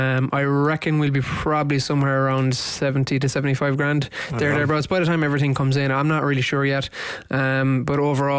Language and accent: English; Ireland; No, we're Irish. The flag is just wet, you know.